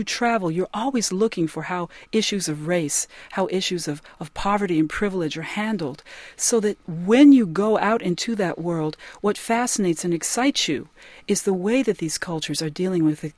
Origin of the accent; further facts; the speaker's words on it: Detroit, Michigan, United States; And often people are very surprised when I open my mouth and say, well, I'm from Detroit.